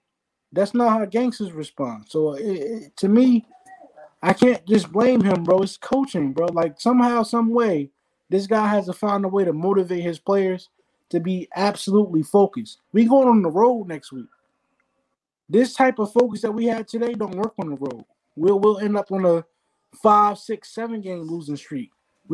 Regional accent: New Jersey, United States; I grew up in New Jersey. Honestly, the formula is really simple in New Jersey.

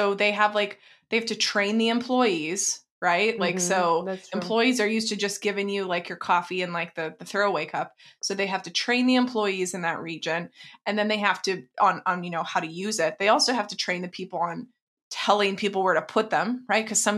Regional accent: Texas, United States; I remember I grew up in Texas, get the nails done all the time back then.

